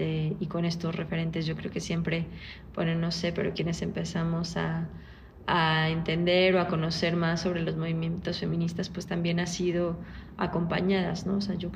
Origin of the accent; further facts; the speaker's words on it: León, Guanajuato, Mexico; yo soy pues originaria de Guanajuato, de León, Guanajuato, y como pues sabemos suele ser como más conservador, ¿no? Las personas en general, la población en Guanajuato es más conservadora o más de religión más católica, ¿no? Entonces, pues yo crecí con esa formación.